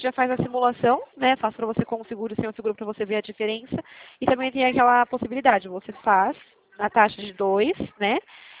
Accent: Jundiaí, São Paulo, Brazil; Eu sou de Jundiaí

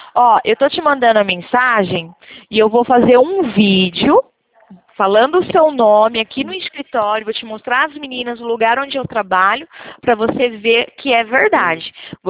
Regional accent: São Paulo, Brazil; sou do interior de São Paulo.

